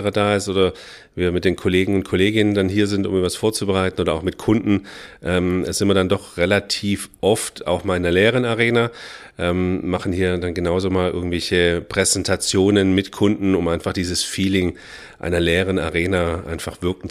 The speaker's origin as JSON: {"language": "German", "town": "Stuttgart", "region": "Baden-Württemberg", "country": "Germany", "said": "ich bin ein Stuttgarter Junge, ich komme hier aus der Region"}